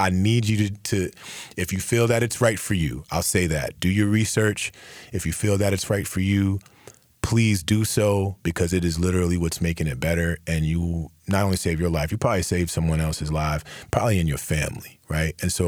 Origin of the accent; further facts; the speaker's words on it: North Carolina, United States; Like I said, I'm from Onslow.